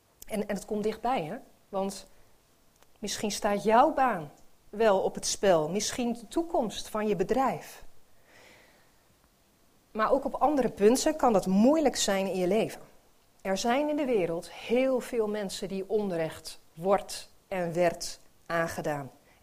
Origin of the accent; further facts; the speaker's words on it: Netherlands; Nou staan wij als Nederlanders in van die lijstjes.